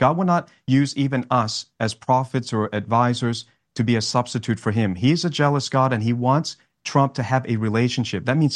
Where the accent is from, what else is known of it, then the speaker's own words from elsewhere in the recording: Australia; now in United States; I'm in Florida. So I came from Australia. I'm a pastor from Australia, and the Lord told me to move here for the Great Awakening.